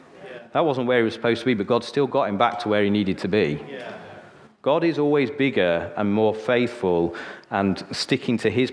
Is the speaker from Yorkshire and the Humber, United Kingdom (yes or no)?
yes; Sheffield, Yorkshire and the Humber, United Kingdom; Now, I grew up in Sheffield, so I'm from the north, so I've got none of this north-south kind of like looking at the north going, oh, I don't like it.